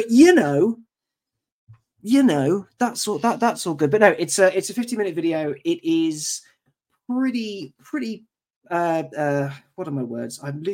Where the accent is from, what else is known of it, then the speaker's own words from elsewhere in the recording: Cambridge, East of England, United Kingdom; So I grew up in Cambridge, and there's lots of little villages outlying it.